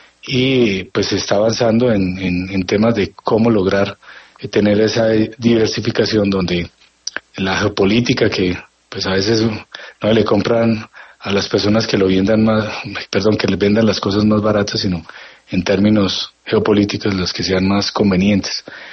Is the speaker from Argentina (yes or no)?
no; Colombia; Yo soy netamente un colombiano preocupado por la seguridad y defensa nacional.